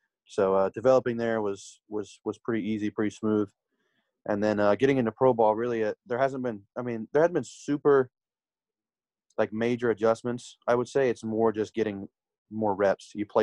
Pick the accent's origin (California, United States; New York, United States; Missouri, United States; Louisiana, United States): Louisiana, United States; now in Biloxi, United States; So I'm from Louisiana originally. I live in Biloxi, Mississippi now.